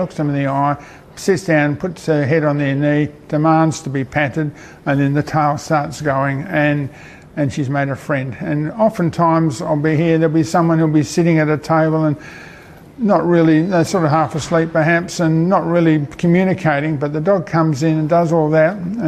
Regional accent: Manjimup, Western Australia, Australia; I'm originally from Manjimup, went away to work for 40 years, and I'm back again.

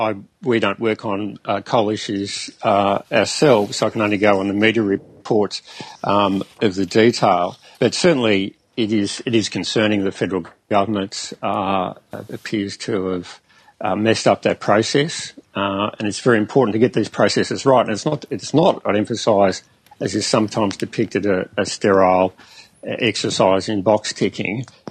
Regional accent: Queensland, Australia; wherever I travel in Queensland, as a Queenslander

